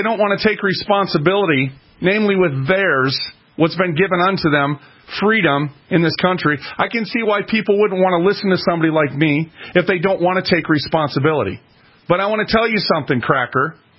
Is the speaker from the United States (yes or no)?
yes; Minneapolis, Minnesota, United States; I was raised in North Minneapolis.